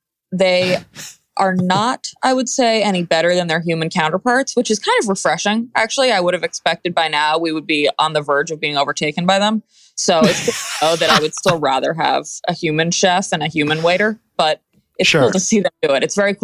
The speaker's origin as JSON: {"language": "English", "town": "Boston", "region": "Massachusetts", "country": "United States", "tie": "born or raised there", "lives_now": "New York City, United States", "said": "So I live in New York City, which is not a great choice if you don't like being cold, but yeah. I grew up in Boston. I am a Northeasterner"}